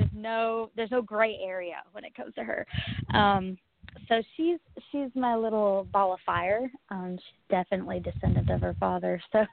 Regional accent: Texas, United States; We're from the Dallas-Fort Worth area of Texas.

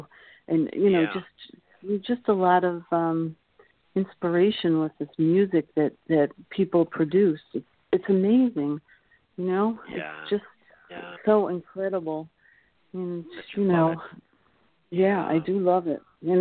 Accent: Seaford, New York, United States; I grew up on Long Island, Seaford, Long Island.

